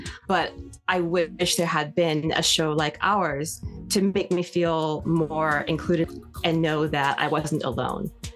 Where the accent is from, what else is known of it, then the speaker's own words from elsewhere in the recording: Juneau, Alaska, United States; Growing up in Juneau in the 80s and 90s, there weren't a lot of Black families there, and there wasn't a lot of presentation for Black culture there.